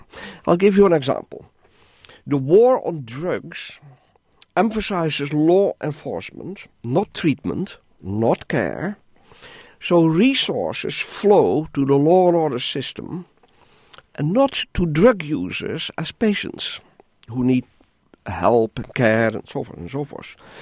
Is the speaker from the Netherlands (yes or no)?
yes; Netherlands; I come from the Netherlands, where soft drugs have been decriminalized, are legal, for you can buy it for personal use